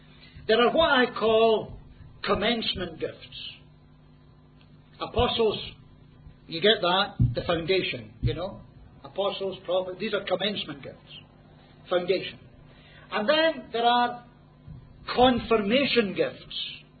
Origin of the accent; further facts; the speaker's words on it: Scotland, United Kingdom; If I came here as a Scotsman, and halfway through the week, I suddenly start speaking perfect Malay.